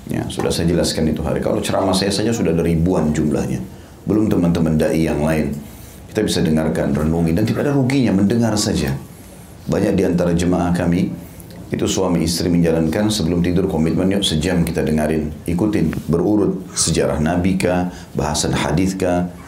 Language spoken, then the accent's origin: Indonesian; Indonesia; born there; Saya lahir di Indonesia, inilah tempat terbaik buat saya.